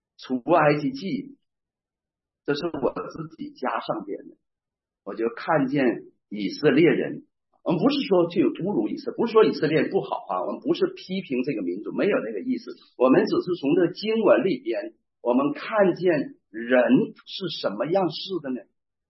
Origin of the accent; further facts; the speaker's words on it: Shenyang, Liaoning, China; 甜嘴麻舌的，这是东是我们沈阳话